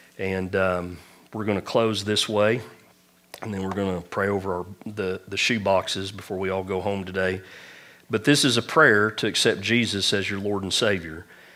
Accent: Oklahoma, United States; also born or lived in Bowie, Texas; Bowie, Texas was actually the place where I was born. I know it. It stinks. I'm a Texan. I'm born in Texas. And I only lived there for 6 months, and we came to Oklahoma.

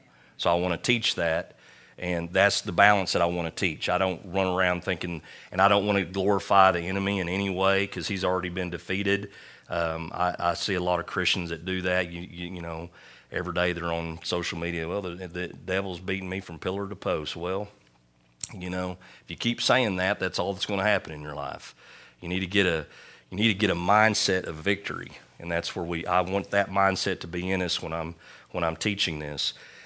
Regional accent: Leedy, Oklahoma, United States; we planted the church here in Leedy, my hometown.

